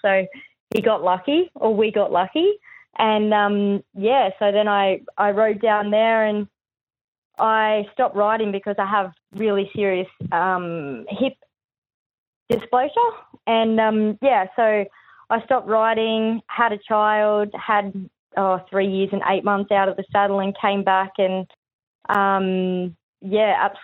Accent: Queensland, Australia; also born or lived in Victoria; So I was born in Victoria but grew up in Queensland and moved back down to my dad

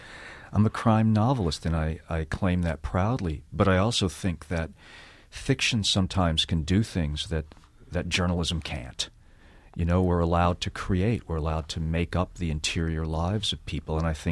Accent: United States; I'm an American, and I'm a fiction writer.

